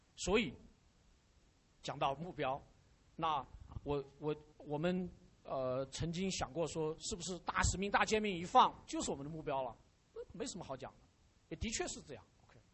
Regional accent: China; 神呼召我们作为中国人或者中国文化这个这样的认知的话呢

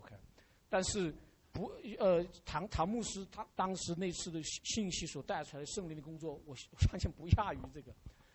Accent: China; 神呼召我们作为中国人或者中国文化这个这样的认知的话呢

